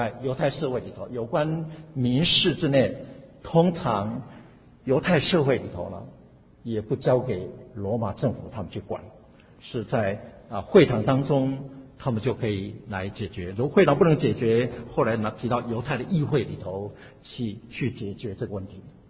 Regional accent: Taiwan; 我从台湾来，我从台湾的乡下过来

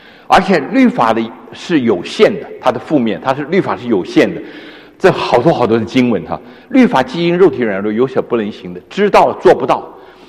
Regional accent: China; 在这一段里面我们中国人非常容易了解

